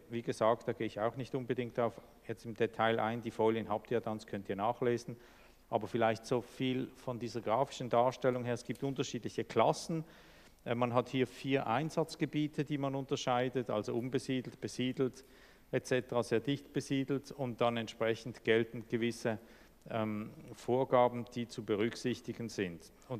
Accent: Switzerland; Da gibt es so Online-Medien aus der Boulevardpresse, die haben dann je nachdem bei uns in der Schweiz sehr viel schneller irgendwelche Drohnenbilder

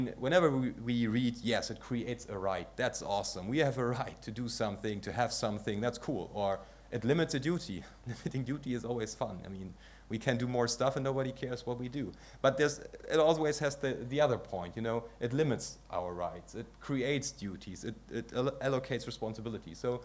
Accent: Germany; As I said, I'm from Germany.

